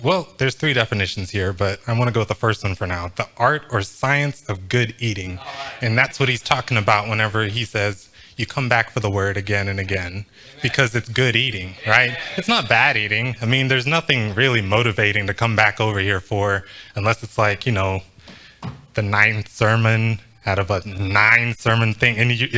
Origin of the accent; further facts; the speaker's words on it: Kenya; I'm from Kenya